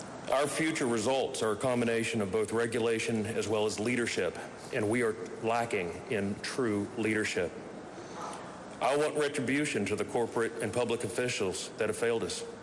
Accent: West Virginia, United States; I'm a very proud West Virginian, and I'm serious about water quality. I was raised in Kanawha Chemical Valley on the river

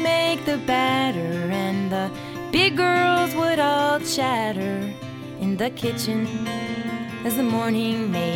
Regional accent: Ambler, Pennsylvania, United States; back when I was just a freckle of a kid, growing up in Ambler, PA. Me and my four bratty brothers and my six lovely sisters will go to Mass at St. Alphonsus Church on Sunday.

